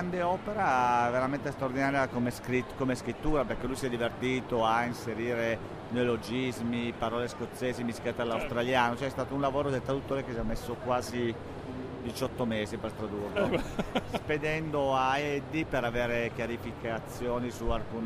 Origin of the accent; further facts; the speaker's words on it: Turin, Piedmont, Italy; visto che siamo di Torino